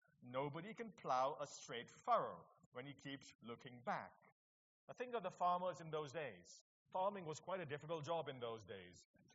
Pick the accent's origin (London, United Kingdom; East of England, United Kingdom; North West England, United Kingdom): East of England, United Kingdom; I come from Cambridgeshire, by the way. I come from Cambridgeshire.